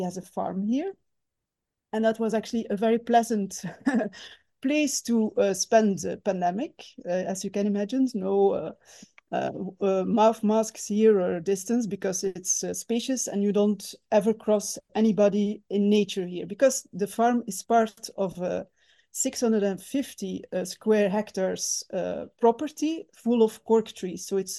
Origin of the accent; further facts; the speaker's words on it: Ghent, Flanders, Belgium; moved away as an adult; now in Lisbon, Portugal; I'm originally from Ghent in Belgium, and I moved to Portugal back in 2012.